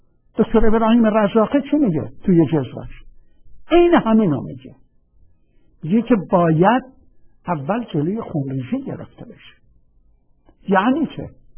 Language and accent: Persian; Khuzestan, Iran; برای اینکه من بچه خوزستانم